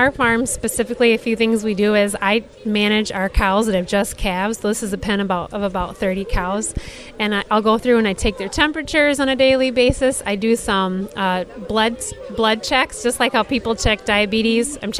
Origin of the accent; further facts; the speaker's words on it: Platteville, Wisconsin, United States; I was in my hometown of Platteville. We're a very rural community, a lot of agriculture